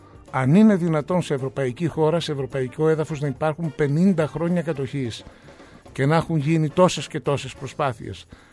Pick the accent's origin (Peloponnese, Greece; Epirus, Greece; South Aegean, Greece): South Aegean, Greece; Syros; σε ένα από τα θερινά σινεμά που υπήρχαν στο νησί μου, στη Σύρο.